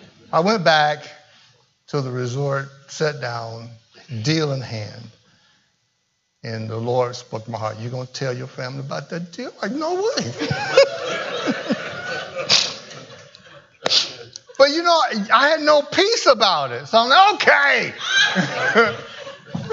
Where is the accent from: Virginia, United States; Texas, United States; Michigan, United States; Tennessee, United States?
Michigan, United States; The truth of the matter is I'm not from the area. He said, you're not, huh? I said, no. Where are you from? I said, I'm from Michigan.